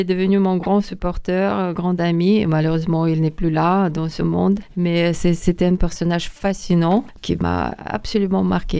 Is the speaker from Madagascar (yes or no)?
no; Lithuania; French is a second language; Pour moi, c'était incroyable parce que je suis venue de fond de l'Union soviétique, de Lituanie.